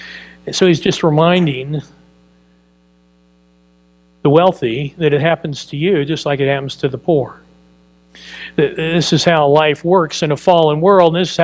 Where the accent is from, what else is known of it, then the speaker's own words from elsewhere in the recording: Dallas, Texas, United States; I grew up in Dallas, and I spent some high school years at a private school in Dallas that was quite wealthy.